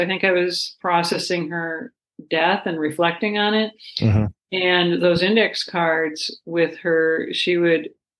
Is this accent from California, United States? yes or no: no; Minnesota, United States; And of course, being the Minnesotan I am, I was like, could you?